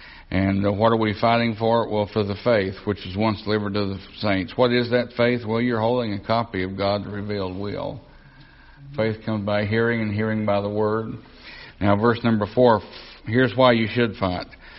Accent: Tennessee, United States; Do you know down in the South and in my home state of Tennessee

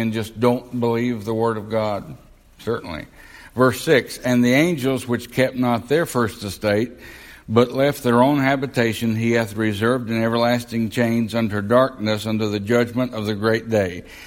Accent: Tennessee, United States; You know, down in the South and in my home state of Tennessee, I forget the number, but an overwhelming number of Baptist churches were overtaken by the Church of Christ.

